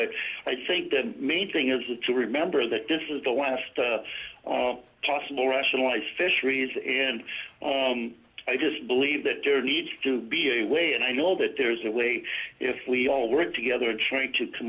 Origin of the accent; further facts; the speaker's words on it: Old Harbor, Alaska, United States; I was born and raised in Kodiak Island, a village called Old Harbor.